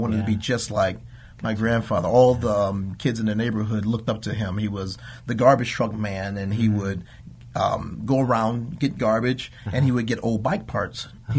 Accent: South Bend, Indiana, United States; I'm born and raised in South Bend, Indiana.

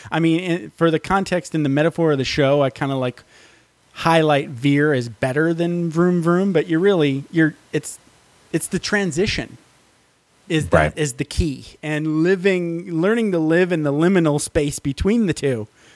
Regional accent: Michigan, United States; also born or lived in Japan / Hawaii / Florida; And then I went from Japan to Hawaii and then went to Florida. And I grew up in Michigan.

